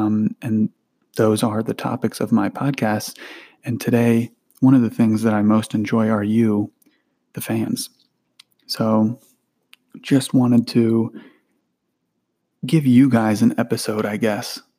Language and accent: English; Ohio, United States; Now, you'd think that that'd be a lot higher considering I'm from Ohio and record in Ohio.